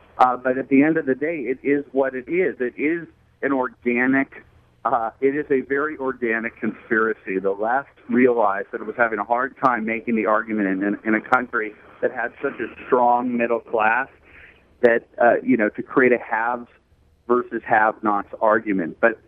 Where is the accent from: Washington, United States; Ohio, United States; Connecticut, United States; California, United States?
California, United States; Los Angeles; I call myself in the book a default liberal, growing up in Brentwood, going to a prep school in West Los Angeles with the studio executive's kids